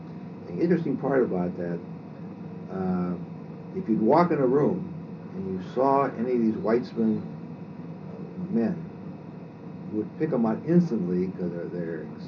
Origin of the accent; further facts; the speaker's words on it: New York, United States; born there; And I was born in New York.